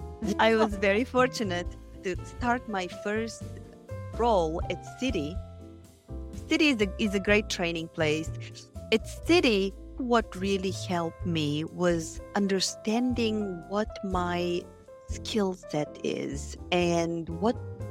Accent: Bulgaria; now in United States; I grew up in Bulgaria. I grew up in communism, and I grew up in a small town.

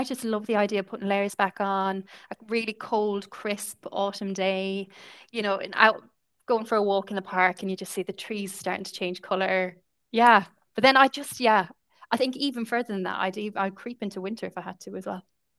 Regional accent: Ireland; accent: Irish; And I hope in my Irish accent I'm saying that correctly.

